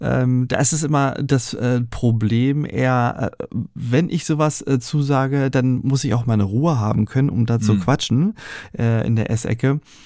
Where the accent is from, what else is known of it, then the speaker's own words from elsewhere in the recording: Berlin, Germany; so ich bin ja sowieso schon hier als Berliner rechts und links gewohnt und mit Ellenbogen und auf der Füße gepette und so.